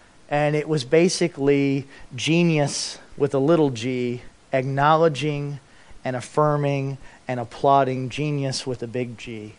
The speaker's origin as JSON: {"language": "English", "region": "Alaska", "country": "United States", "said": "because we're from Alaska, and they're from California"}